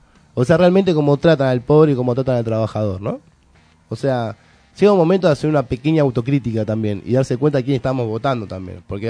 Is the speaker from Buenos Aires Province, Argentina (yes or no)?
yes; Moreno, Buenos Aires Province, Argentina; Porque, por ejemplo, nosotros somos acá de Partido de Moreno.